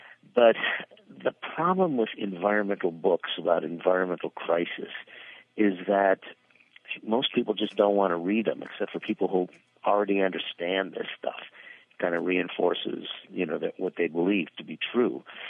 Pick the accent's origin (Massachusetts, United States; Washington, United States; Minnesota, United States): Minnesota, United States; When I was a kid, I grew up outside of Minneapolis, what today we elegantly term as a wetland. We called it the swamp.